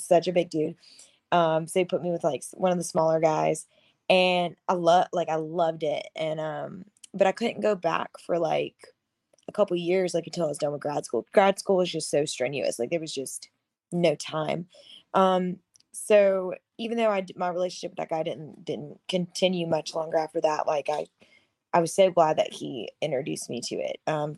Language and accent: English; Kentucky, United States; also born or lived in Alabama / Florida; now in Austin, United States; so I'm from Kentucky, and I lived in Kentucky since I was about 18. Then I moved to Alabama. I was in Alabama and or the panhandle of Florida for like 8 years. And then I moved back to Kentucky for about a year before I came to Austin